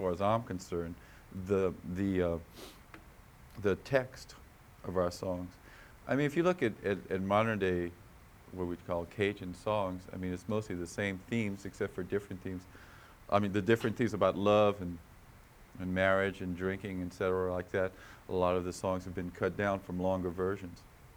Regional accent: New Brunswick, Canada; I come from New Brunswick.

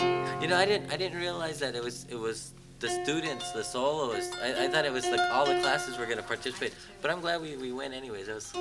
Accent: San Jose, California, United States; Oh, where do I live? Uh-huh. Oh, I'm from California. I'm from San Jose.

